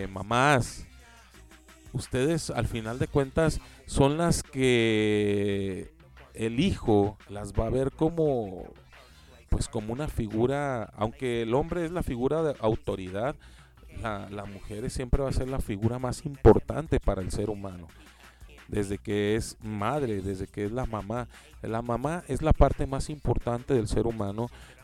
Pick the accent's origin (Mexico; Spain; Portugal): Mexico; Es algo muy feo que te identifiquen a ti como hombre mexicano